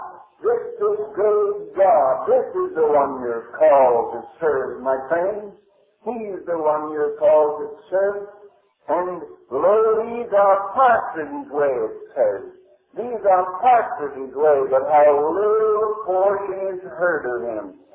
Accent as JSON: {"language": "English", "country": "United States", "said": "I'm an American, and I'm relatively free."}